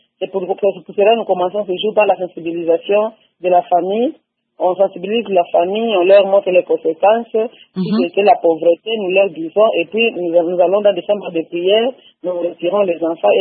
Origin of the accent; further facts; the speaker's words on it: Uvira, South Kivu, DR Congo; Nous travaillons avec l'école orthodoxe d'ici chez nous à Ouvira